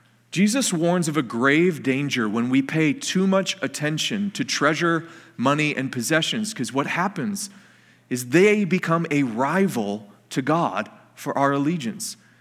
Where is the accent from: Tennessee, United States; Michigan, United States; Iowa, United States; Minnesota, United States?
Michigan, United States; Detroit; I didn't grow up in the Twin Cities. I grew up in the Metro Detroit area.